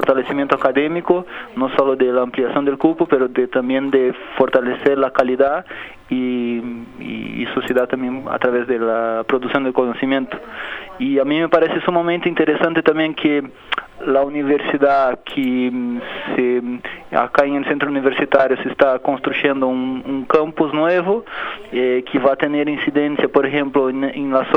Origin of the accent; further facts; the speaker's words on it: Brazil; Spanish is a second language; moved away as an adult; now in Rivera, Uruguay; yo ahora estoy radicado en Rivera. Claro. Hace un año y algunos meses que llegué acá. Vengo desde Brasil. Estaba antes de venir acá, hacía parte de mis estudios de doctorado en la ciudad de Florianópolis, en una universidad pública, sí, Santa Catarina.